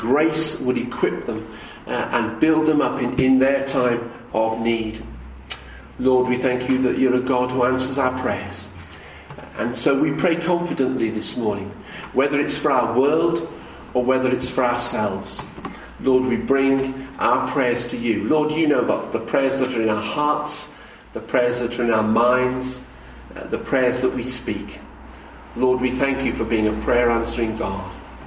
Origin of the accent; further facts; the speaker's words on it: Birmingham, West Midlands, United Kingdom; This is a hymn that we used to sing in a little church that I grew up in Birmingham.